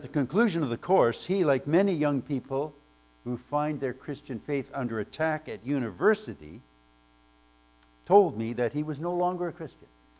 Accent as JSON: {"language": "English", "country": "Ireland", "said": "And I ended up out of the class because I'm Irish."}